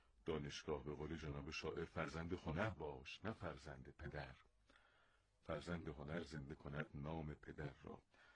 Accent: Isfahan, Iran; در حوزه اصالت سنجی هم که ما میگیم اصفهانی هستیم

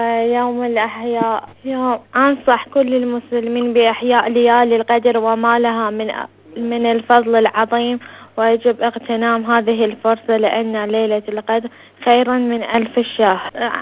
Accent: Iran; Arabic is a second language; من إيران.

